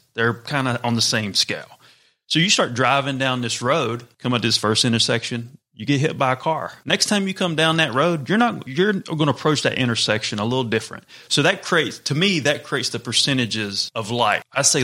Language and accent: English; the South, United States; I grew up in the South, but I was the hillbilly in New York City.